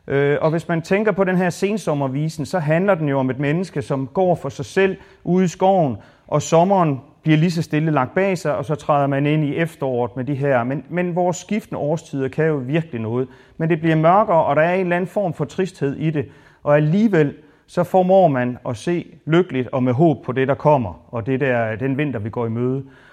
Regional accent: Haderslev, Region of Southern Denmark, Denmark; Jeg kommer selv fra Haderslev i Sønderjylland

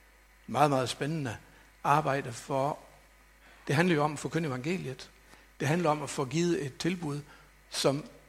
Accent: North Denmark Region, Denmark; jeg er født i Thy og er Thybo, helt ind i blodet.

